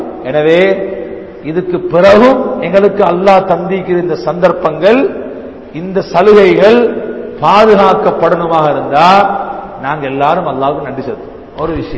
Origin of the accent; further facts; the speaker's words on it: Sri Lanka; born there; நான் பிறந்த நாடு, நான் ஒரு சிறிலங்கன், நான் ஒரு இலங்கையன், நான் இந்த நாட்டில் பிறந்தவன்